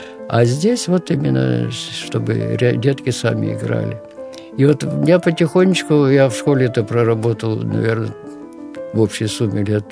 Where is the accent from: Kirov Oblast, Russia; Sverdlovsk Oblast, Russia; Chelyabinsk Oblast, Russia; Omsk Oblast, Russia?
Sverdlovsk Oblast, Russia; Nizhny Tagil; Я приехал спасать в родной город, Нижнетагильское музыкальное училище.